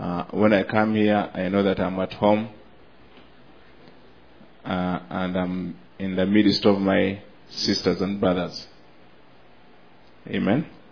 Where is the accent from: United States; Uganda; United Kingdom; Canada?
Uganda; from Uganda.